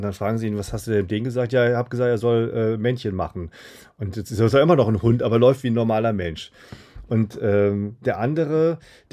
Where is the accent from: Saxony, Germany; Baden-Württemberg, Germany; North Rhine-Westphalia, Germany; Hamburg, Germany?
North Rhine-Westphalia, Germany; Siegen; da habe ich bei der Zeitung in Siegen, wo ich herkomme, tatsächlich auch angefangen, Filmkritiken zu schreiben.